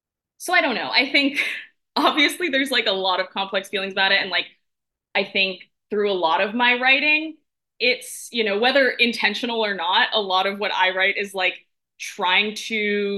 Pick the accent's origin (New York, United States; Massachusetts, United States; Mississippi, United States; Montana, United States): New York, United States; moved away; growing up in New York, especially since I've left